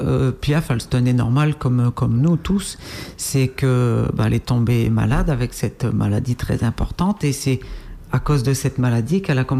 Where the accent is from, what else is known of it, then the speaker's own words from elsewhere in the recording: Hauts-de-France, France; parce que moi je suis des Hauts-de-France, donc je suis proche de la Belgique, hein, j'étais à 45 minutes.